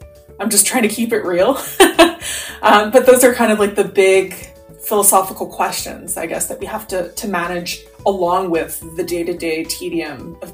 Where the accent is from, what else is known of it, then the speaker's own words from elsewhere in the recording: Quebec, Canada; You know, I'm from Quebec. I'm from a place where there are almost no family doctors, it seems.